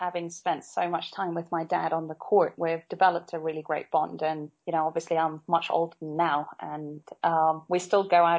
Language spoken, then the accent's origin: English; Nairobi, Kenya; as far as growing up in Kenya is fantastic. I absolutely have no complaints about that. Grew up in a large family in a small city, which is rapidly grown now, and has about almost 4 million inhabitants in Nairobi.